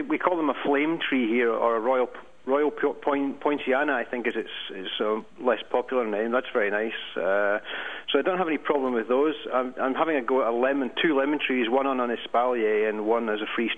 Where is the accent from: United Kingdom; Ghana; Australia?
United Kingdom; moved away; Yeah, I'm British. I'm an expat. I work over here and have been here for just about 5 years now, yes.